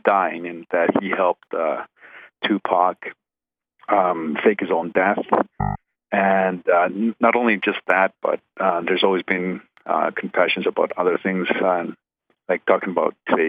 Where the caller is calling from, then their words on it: Calgary, Alberta, Canada; Hey, Brian. … from Calgary.